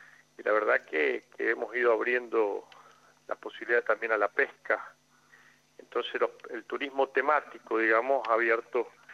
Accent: San Rafael, Mendoza, Argentina; somos mendocinos, pero en realidad nosotros como estamos a 250 kilómetros de nuestra capital y tenemos esas cosas que tienen las provincias cuando la capital tiene el mismo nombre de la provincia, nos identificamos por nuestro lugar, por San Rafael

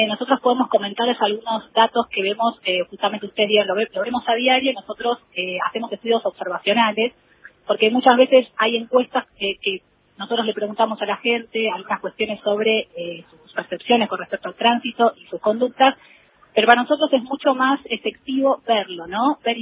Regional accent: Argentina

